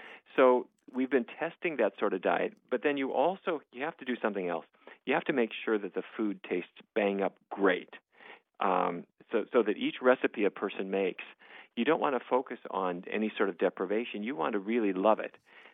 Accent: Fargo, North Dakota, United States; I grew up in Fargo, North Dakota. I suppose people have seen the movie, and that might be their image of it.

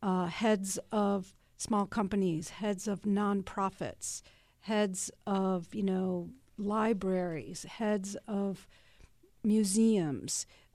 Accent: Midwest, United States; now in Dayton, United States; I've spent the last 30 years on the East Coast. I'm a Midwesterner, but coming back to the Midwest and coming to Dayton.

